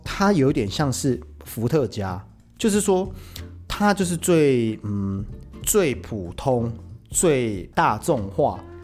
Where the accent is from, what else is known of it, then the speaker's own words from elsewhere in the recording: Taiwan; 其实二砂就是我们台湾人讲的黄砂糖